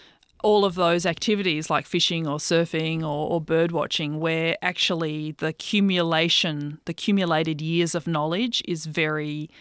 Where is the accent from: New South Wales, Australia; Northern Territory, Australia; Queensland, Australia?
New South Wales, Australia; Sydney; I was born in the late 70s, and I grew up mostly in Sydney, but every holidays we went down there.